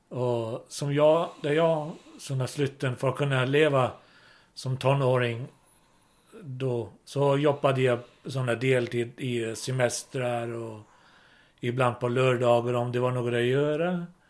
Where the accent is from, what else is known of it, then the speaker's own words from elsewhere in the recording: Klaksvik, Faroe Islands; Swedish is a second language; från min hemstad Klaksvik